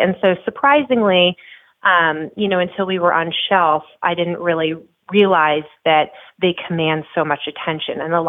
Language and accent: English; New Jersey, United States; And I mean, I'm from New Jersey.